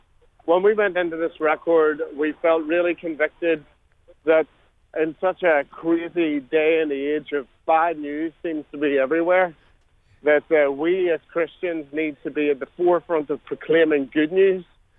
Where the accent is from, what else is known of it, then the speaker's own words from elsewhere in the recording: Ireland; You know, being an Irish band